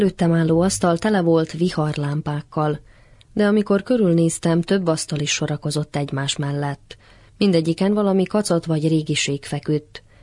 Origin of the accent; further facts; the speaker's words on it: Sombor, Vojvodina, Serbia; born there; Már azért is érdekelt, mert Zombor a szülővárosom.